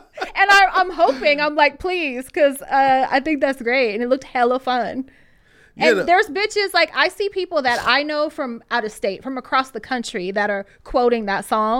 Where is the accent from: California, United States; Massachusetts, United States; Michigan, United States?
California, United States; Richmond; Well, I'm from Richmond.